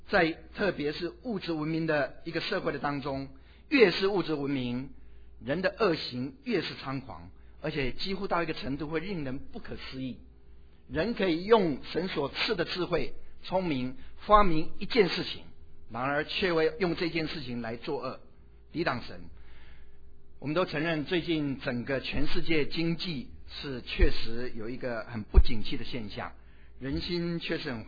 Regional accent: Taiwan; first language Taiwanese Hokkien; moved away; 很想了解台湾。离开24年，真的很多很多事情都不知道，甚至他们讲的一些的话语我都不懂。不要讲说台语，我的母语

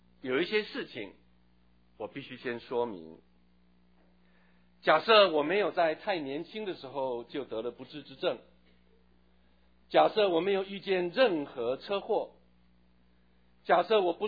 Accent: Taitung County, Taiwan; 我从小在台东长大，一个相当偏僻的城镇，在光明新村

